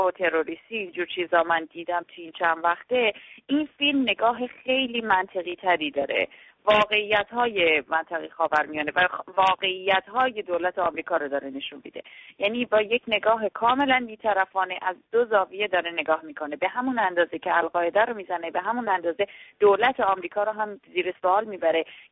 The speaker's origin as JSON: {"language": "Persian", "country": "Iran", "said": "در وهله اول به عنوان یک ایرانی و در وهله دوم به عنوان یک زن ایرانی"}